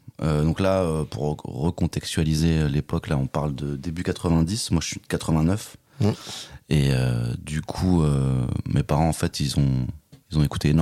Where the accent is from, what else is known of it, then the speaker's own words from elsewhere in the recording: Champs-sur-Marne, Île-de-France, France; Et moi, j'ai grandi dans 77, donc à Champs-sur-Marne.